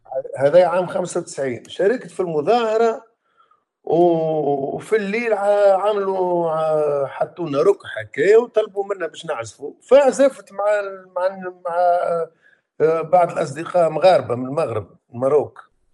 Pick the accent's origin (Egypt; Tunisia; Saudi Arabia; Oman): Tunisia; وانا صغير ملي في تونس هذيك حبيت نتعلم الناي